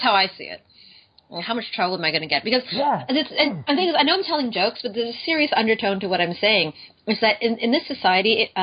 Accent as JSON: {"language": "English", "country": "Canada", "said": "Well, I know I'm from Canada, so I live really close to the States."}